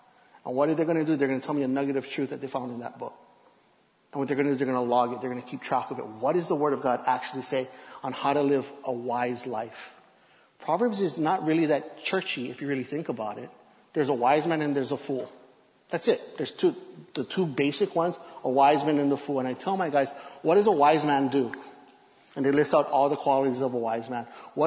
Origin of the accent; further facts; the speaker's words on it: Hawaii, United States; When I came back from treatment, it was 2007, and I'm from Hawaii.